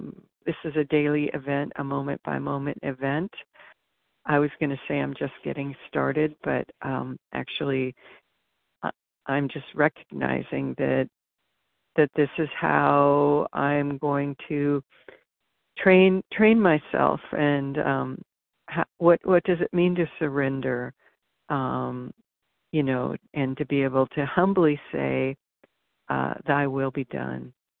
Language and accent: English; California, United States; I'm from California and just so grateful to be here on this meeting.